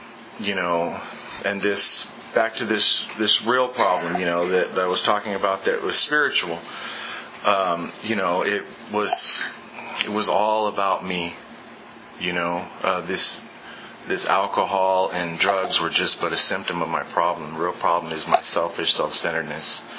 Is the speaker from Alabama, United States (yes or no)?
yes; Selma, Alabama, United States; I'm from Selma.